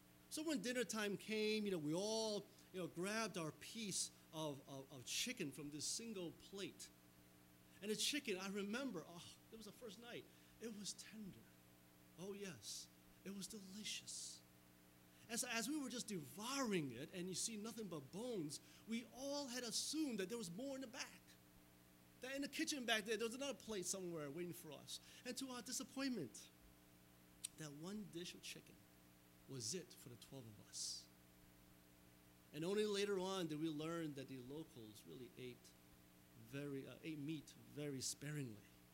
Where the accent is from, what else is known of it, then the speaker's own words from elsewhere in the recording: United States; born there; Thank God I was born in America and not in Cambodia or some third world country.